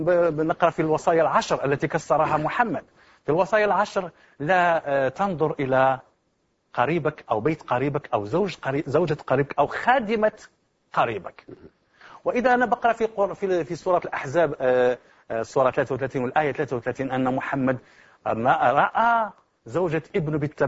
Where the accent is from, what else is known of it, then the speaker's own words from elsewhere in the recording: Morocco; أنا من المغرب، كنت مسلما والآن أبصر